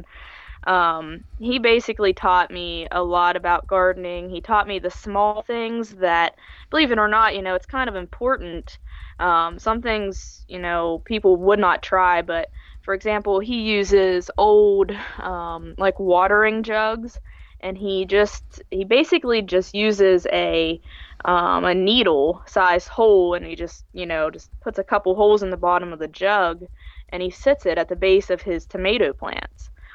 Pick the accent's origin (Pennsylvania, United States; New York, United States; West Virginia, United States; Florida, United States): Pennsylvania, United States; Waynesboro; So yeah, I was born in Waynesboro, and that's basically where I've stayed.